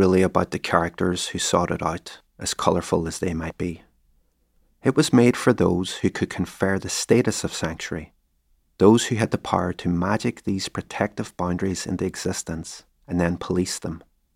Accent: Derry, Northern Ireland, United Kingdom; Between 1969 and 1972, there was one brief reprieve in my hometown. An autonomous community space called Free Derry, encompassing the bog side in the valley and Craigan on the heights.

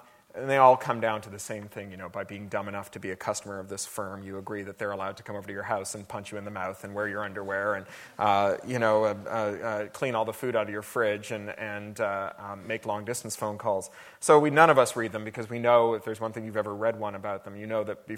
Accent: Canada; As a Canadian, I apologize for the CD and for

